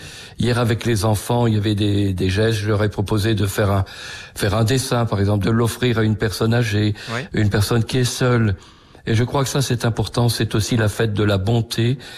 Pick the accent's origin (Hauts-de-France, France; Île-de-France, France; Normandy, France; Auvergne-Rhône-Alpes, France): Hauts-de-France, France; je reviens dans le Pas-de-Calais, puisque ce sont mes origines. Je suis fils de paysan, vous savez, j'aime beaucoup ma terre natale